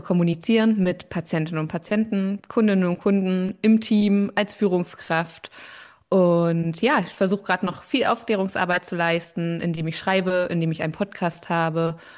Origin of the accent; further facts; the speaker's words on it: Hanover, Lower Saxony, Germany; ich komme aus Hannover und wohne dort in der Nähe von der Ihme, das kleine Fluss